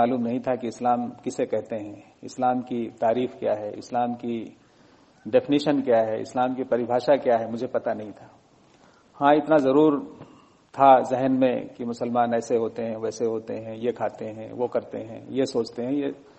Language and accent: Urdu; Fatehpur, Uttar Pradesh, India; also born or lived in Allahabad; پھر وہیں میری ابتدائی تعلیم ہوئی، اس کے بعد میں فتح پور شہر سے میں نے ہائی اسکول کیا، پھر الہ آباد سے 11th-12th کیا